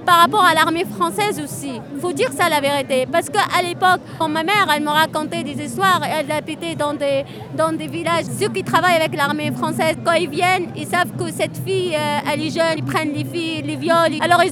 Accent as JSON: {"language": "French", "town": "Annaba", "region": "Annaba Province", "country": "Algeria", "moved": "as an adult", "lives_now": "France", "said": "Je suis d'Annaba. Je parle de moi, hein."}